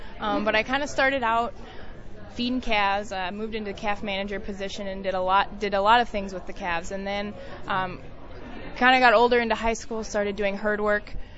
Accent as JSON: {"language": "English", "region": "Nebraska", "country": "United States", "tie": "born or raised there", "said": "I grew up in Nebraska on a dairy farm, and we have a small bottling plant as well as 1,300 cows."}